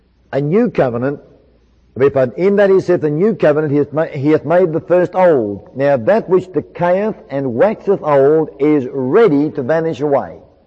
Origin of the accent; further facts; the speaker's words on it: New Zealand; now in Australia; when we moved from New Zealand to Australia back in 1962, we landed a boat going to Brisbane